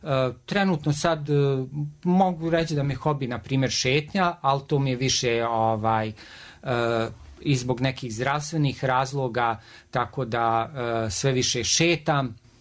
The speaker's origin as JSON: {"language": "Serbian", "town": "Banja Luka", "region": "Republika Srpska", "country": "Bosnia & Herzegovina", "tie": "born or raised there", "said": "odrastao sam u Budžaku, to je uglavnom periferija Banja Luke"}